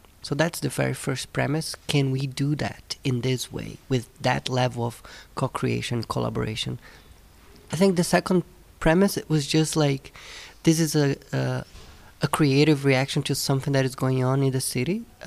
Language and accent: English; Brazil; English is a second language; I'm originally from Brazil, so I did a lot of editing for documentaries that went to the public broadcast in Brazil.